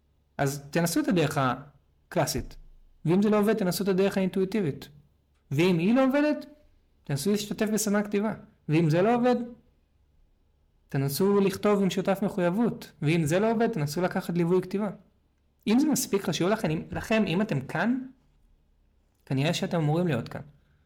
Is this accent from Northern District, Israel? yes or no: no; Tel Aviv, Tel Aviv District, Israel; גדלתי בתל אביב, הייתי נוסע באוטובוס לבית הספר בכל יום.